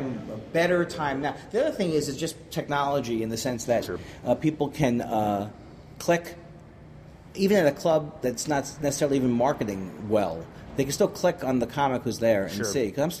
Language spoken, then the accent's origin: English; Queens, New York, United States; And I grew up in Queens